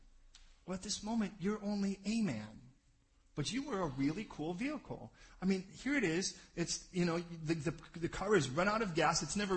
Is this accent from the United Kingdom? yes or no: yes; United Kingdom; It comes from being British.